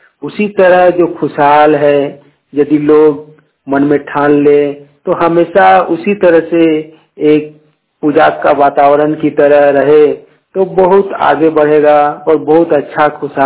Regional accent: Kasmar, Jharkhand, India

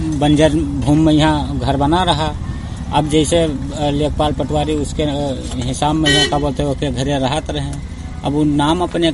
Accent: Tilhara, India

